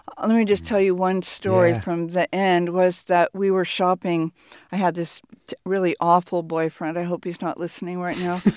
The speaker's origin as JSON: {"language": "English", "town": "Tiburon", "region": "California", "country": "United States", "tie": "born or raised there", "said": "I was born and raised in Tiburon when it was still a railroad town and the trains still ran."}